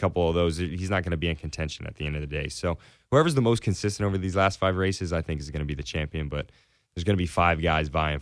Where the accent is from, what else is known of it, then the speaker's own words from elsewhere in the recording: Nashville, Tennessee, United States; I'm from Nashville, Tennessee in the States, and he wants to promote a race in Nashville and go there and beat me in my city.